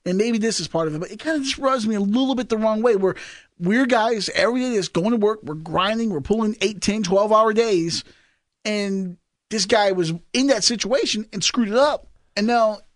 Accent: the South, United States; I'm from the South, Mike. Obviously, tobacco country. I've pulled tobacco. I grew up around it and stuff like that.

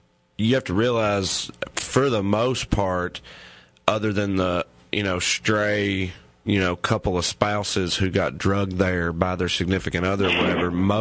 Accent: Salina, Tennessee, United States; my hometown, Salina, Tennessee, it's such a small town. Everybody knows everybody.

